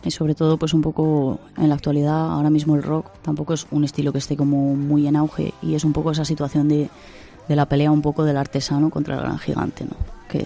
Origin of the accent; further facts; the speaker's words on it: Cabanillas del Campo, Castilla-La Mancha, Spain; Una mitad más o menos de la banda son de Guadalajara y la otra mitad somos de Cabanillas.